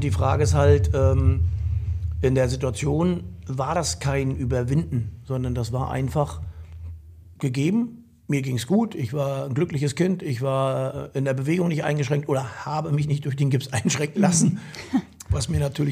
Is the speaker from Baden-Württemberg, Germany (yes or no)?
no; Rostock, Mecklenburg-Vorpommern, Germany; Ja, aber das war, die Rostocker kennst, das war ehemalig Vögenteich.